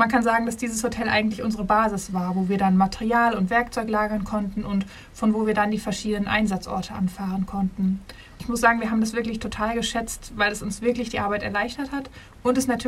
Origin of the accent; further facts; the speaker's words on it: Münster, North Rhine-Westphalia, Germany; wir persönlich, wir kommen aus Münster, da wäre die Entfernung schon ziemlich groß gewesen.